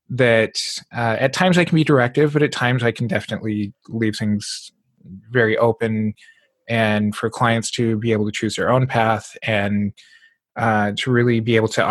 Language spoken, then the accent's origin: English; Montana, United States; this is part of owning where I grew up and growing up in Montana and coming from a very blue collar type culture